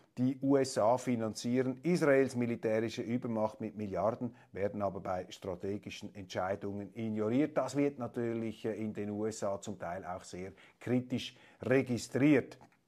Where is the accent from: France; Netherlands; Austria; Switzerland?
Switzerland; Und da bin ich als Schweizer immer wieder gehalten, mich etwas zurückzuhalten, denn wir, jetzt sind Meinungsäußerungen, denn wir Schweizer haben keine Vorstellung davon